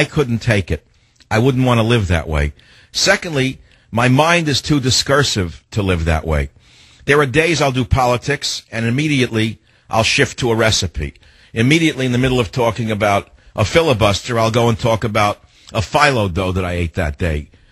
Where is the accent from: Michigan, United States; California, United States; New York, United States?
California, United States; San Francisco; John on KSFO in my hometown of San Francisco.